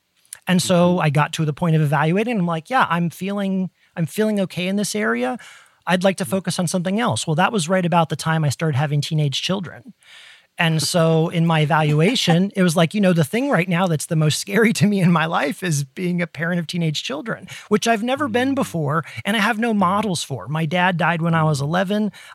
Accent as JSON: {"language": "English", "region": "Ohio", "country": "United States", "tie": "born or raised there", "said": "growing up in Ohio in the Midwest and the door frame in our kitchen that opened to the stairs going to the basement"}